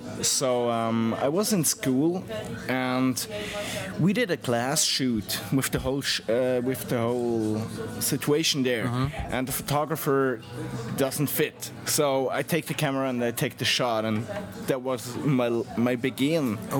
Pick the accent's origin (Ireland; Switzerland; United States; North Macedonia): Switzerland; English is a second language; I'm 26 years old, and I'm a photographer from Switzerland